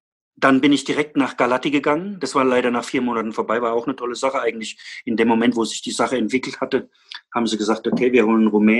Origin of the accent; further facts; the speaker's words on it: Dannenfels, Rhineland-Palatinate, Germany; in Dannenfels, wo ich herkomme.